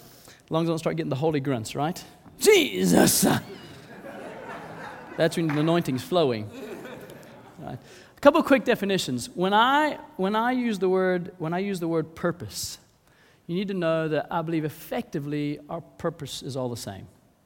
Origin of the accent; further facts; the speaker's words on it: Southern United States, United States; I'm from the South in the U.S. That's originally where I'm from.